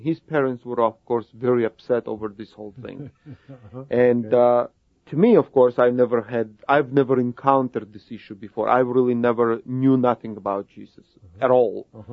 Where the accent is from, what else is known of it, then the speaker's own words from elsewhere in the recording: Israel; also born or lived in Canada; entire family, both distant and near family, had made aliyah to Israel. And I grew up in Israel.